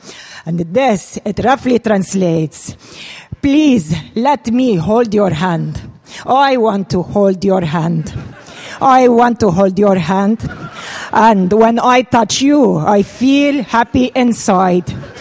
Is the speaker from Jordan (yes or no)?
yes; Jordan; I am originally from Jordan